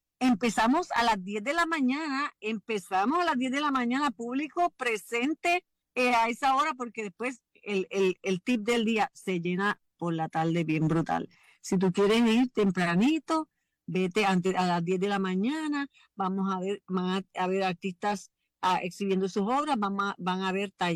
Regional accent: Puerto Rico; lo que realmente somos como puertorriqueños

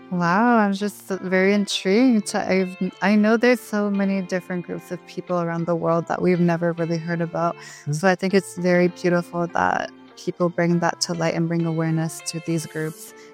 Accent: Kitchener, Ontario, Canada; born there; also born or lived in Quebec City; Okay, so I was born here in Kitchener, Waterloo. I was born in the Grand River Hospital, which was back then called KW Hospital.

